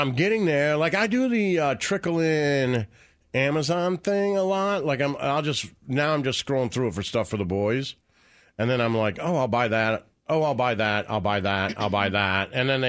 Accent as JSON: {"language": "English", "town": "Detroit", "region": "Michigan", "country": "United States", "tie": "born or raised there", "said": "Like there was when I was growing up in Detroit, there was a station called 99 DTX."}